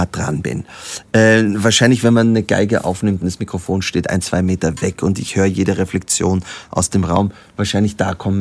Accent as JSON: {"language": "German", "country": "Austria", "said": "weil ich bin Österreicher und die Firma"}